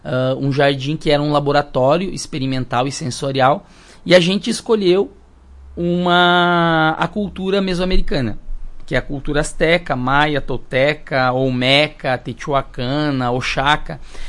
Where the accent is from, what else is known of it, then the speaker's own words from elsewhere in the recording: Brazil; a gente é do Brasil, a gente mora numa cidade lá no sul do Brasil, né, que é Marau